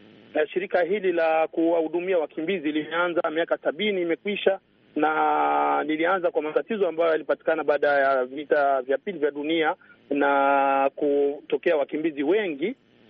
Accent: Burundi; now in Belgium; mimi ni Mrundi kama mkimbizi, lakini Belgium imelazimika kunipa mimi uraia ili niweze kuishi kama waraia wa Belgium.

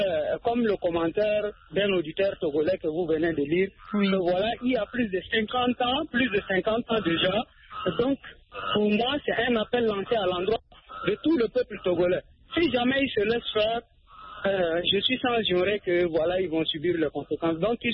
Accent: Chad; chez moi au Tchad, en 2005

